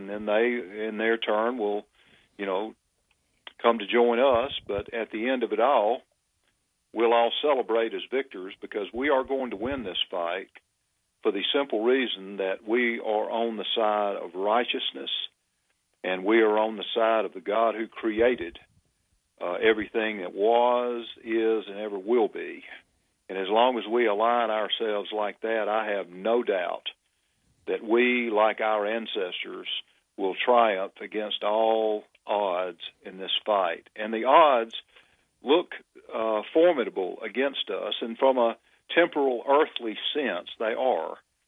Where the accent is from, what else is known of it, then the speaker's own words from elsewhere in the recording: Alabama, United States; but I know here in my home state of Alabama that white people still constitute about 70 to 75% of the population